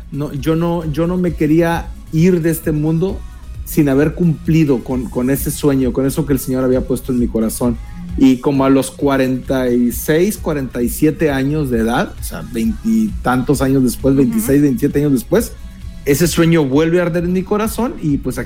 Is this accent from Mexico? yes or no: yes; northern Mexico, Mexico; now in United States; En ese tiempo inmigré acá donde estoy ahora, los Estados Unidos. Yo soy mexicano, del norte de México. Y mi papá era ya residente legal de los Estados Unidos, así es de que él me arregló la residencia en aquel entonces.